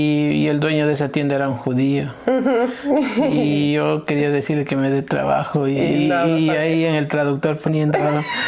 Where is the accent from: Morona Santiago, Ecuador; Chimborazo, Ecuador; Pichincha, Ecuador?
Chimborazo, Ecuador; Riobamba; De una ciudad que se llama Riobamba.